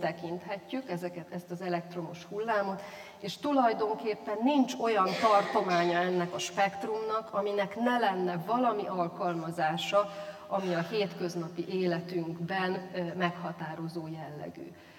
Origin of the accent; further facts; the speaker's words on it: Szeged, Csongrád-Csanád, Hungary; Szegedről jöttem, mint szegedinek, nekem a fényről az első dolog, ami eszembe jut, hogy Szeged a napfény városa.